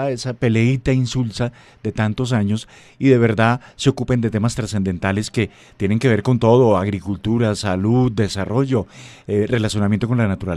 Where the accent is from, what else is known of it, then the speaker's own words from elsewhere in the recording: Colombia; lo tradicional que tenemos como cultura, como colombianos en este caso